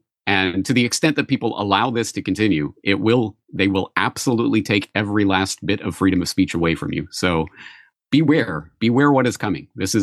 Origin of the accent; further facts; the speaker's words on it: Canada; moved away as an adult; now in Japan; I'm a Canadian. I've lived in Japan for over 20 years now.